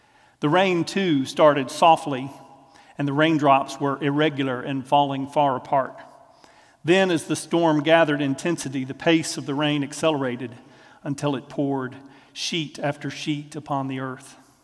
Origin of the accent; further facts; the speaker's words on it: Tennessee, United States; my family lived on a farm in West Tennessee. Now, although I was born in East Tennessee and I've moved back here